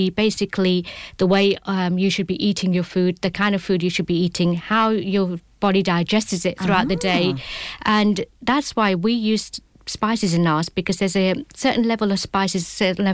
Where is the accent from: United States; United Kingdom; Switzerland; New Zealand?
United Kingdom; England; I've been born and brought up in England, but always been inspired with Indian food. I've grown in an Indian family